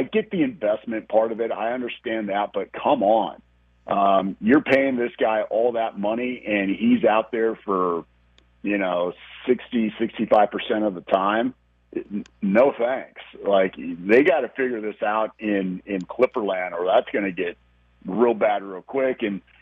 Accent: Portland, Oregon, United States; Portland, it is great to see my hometown Blazers getting out the gate 5-1 and playing really well.

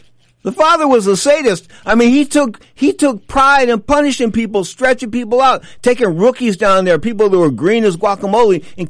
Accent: California, United States; You know, I grew up in the Roy Shire territory here in Northern California.

